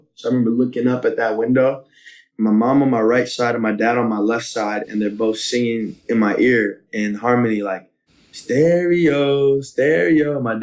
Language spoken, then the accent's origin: English; San Francisco, California, United States; born there; Yeah. So yeah, I was born in San Francisco, more specifically Lakeview.